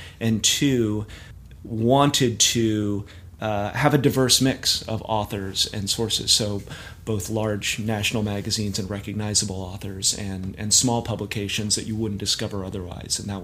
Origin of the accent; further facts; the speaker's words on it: Fresno, California, United States; It was actually a pop cultural tribute to my hometown of Fresno.